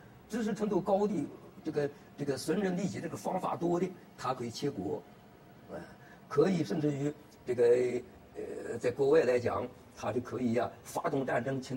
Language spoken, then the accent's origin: Chinese; China; 这个斗三途并不是说我中国人做坏事斗三途，外国人不斗三途，没有那个道理。